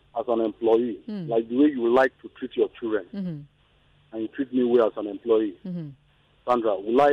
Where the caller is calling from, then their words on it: Ikeja, Lagos, Nigeria; I'm calling from Ikeja.